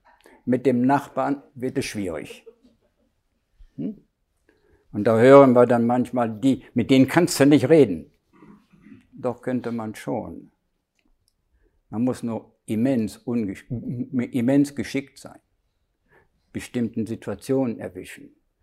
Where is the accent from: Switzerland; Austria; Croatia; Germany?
Germany; Aber so als Deutscher habe ich noch versucht, das abzufedern.